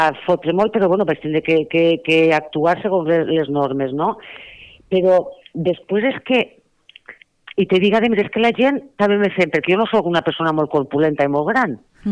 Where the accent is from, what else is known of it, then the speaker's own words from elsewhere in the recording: Vila-real, Valencian Community, Spain; no visc ací a Villarreal i per a mi Villarreal és el meu poble, és el meu poble.